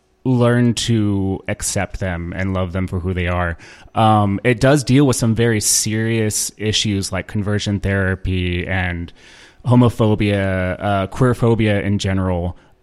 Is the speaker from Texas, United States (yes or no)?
yes; Texas, United States; I grew up in East Texas.